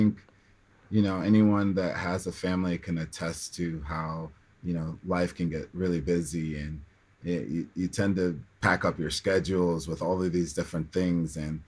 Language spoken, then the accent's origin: English; Midwest, United States; also born or lived in Kingston, Jamaica / Chicago, United States; now in North Carolina, United States; I was 6 when I came to the States in the 80s. Moved to the Midwest from Kingston, Jamaica. It was a big culture shock, but love the Midwe